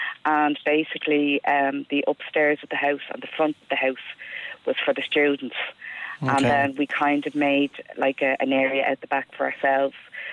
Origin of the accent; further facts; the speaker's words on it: Santry, Leinster, Ireland; He was actually from Santry at the time, and I was from Santry